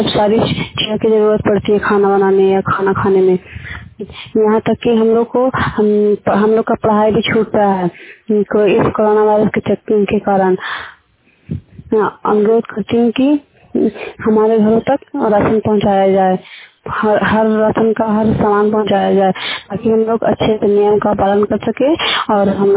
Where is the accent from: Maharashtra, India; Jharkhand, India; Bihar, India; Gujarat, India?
Bihar, India; और हम इजाक प्रखंड से हैं